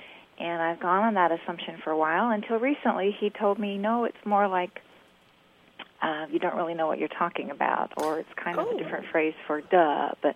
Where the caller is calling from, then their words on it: Mansfield, Texas, United States; I'm calling from Mansfield, Texas.